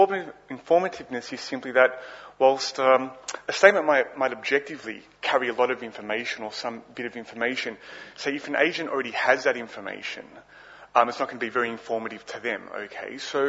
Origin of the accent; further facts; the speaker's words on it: Melbourne, Victoria, Australia; So me being from Melbourne carries the information that I'm from Australia.